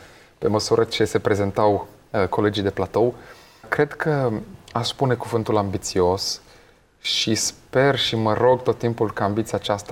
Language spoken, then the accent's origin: Romanian; Târgu Mureș, Mureș County, Romania; sunt din Târgu Mureș, însă drumurile vieții, cărările vieții m-au condus